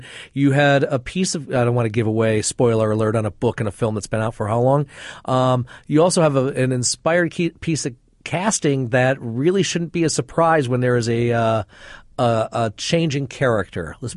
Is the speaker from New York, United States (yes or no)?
no; Michigan, United States; And also, he was a Michigan writer and I grew up in Michigan.